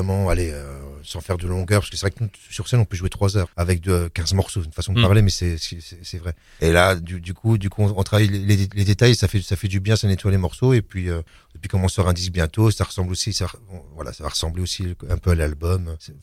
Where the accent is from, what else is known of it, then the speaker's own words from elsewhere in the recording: Dijon, Bourgogne-Franche-Comté, France; born there; Je suis né à Dijon, à Fontaine-Douche. Ouais. J'ai vécu à Fontaine-Douche.